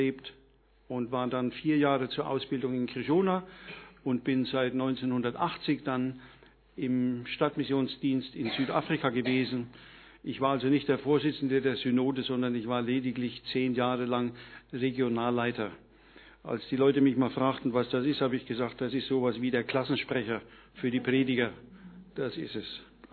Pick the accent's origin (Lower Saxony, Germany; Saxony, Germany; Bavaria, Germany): Bavaria, Germany; Rentweinsdorf; born there; Gebürtig bin ich aus Unterfranken, aus einem kleinen Ort Rentweinsdorf in der Nähe von Ebern und Bamberg.